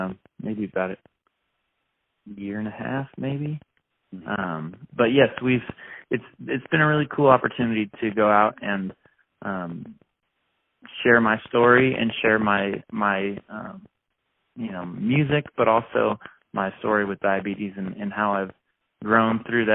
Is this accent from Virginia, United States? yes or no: no; Oregon, United States; Yeah, we're headed up to Oregon for 2.5 weeks, my hometown